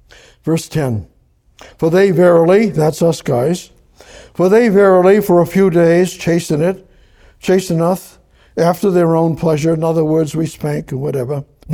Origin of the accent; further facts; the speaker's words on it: Boston, Massachusetts, United States; I was raised in Boston, North End, mafia. That was the safest place in Boston.